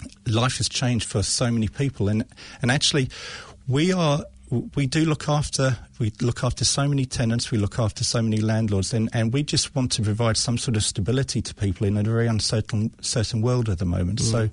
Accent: England, United Kingdom; moved away as an adult; now in New Zealand; I'm English, but I married a Kiwi, so she dragged me all the way over here.

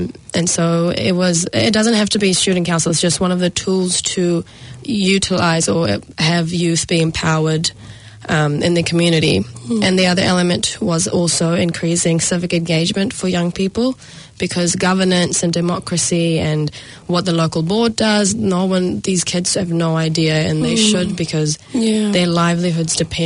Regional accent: New Zealand; also born or lived in Australia; I was born in Australia, and I've grown up in New Zealand since I was seven. I moved to Auckland in 2014 to do university studies.

